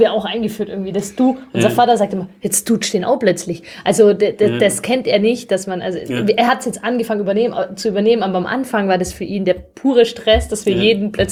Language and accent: German; Stuttgart, Baden-Württemberg, Germany; wir sind beide in Zuffenhausen geboren und aufgewachsen